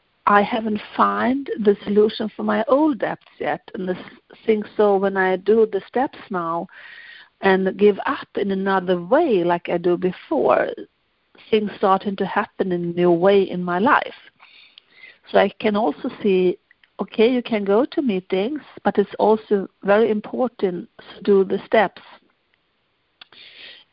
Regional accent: Germany; English is a second language; also born or lived in Sweden; because I speak three languages. Because my parents come from Germany, I also have many years growing up in Germany.

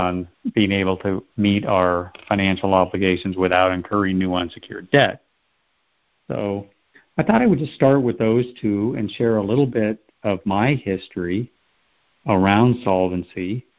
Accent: Sacramento, California, United States; I am a debtor from Sacramento, California, in the United States.

